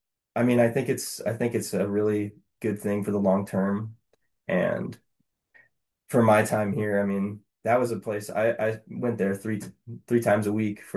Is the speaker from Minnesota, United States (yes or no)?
no; Texas, United States; the winter was tough on me as a Texan, Texas boy.